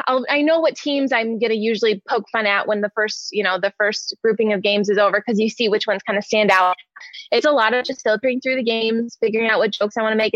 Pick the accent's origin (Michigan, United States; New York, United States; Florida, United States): Michigan, United States; Detroit; I love Lions fans, and I'm from Detroit originally, so I think that maybe gives me a little bit more room to poke fun at them.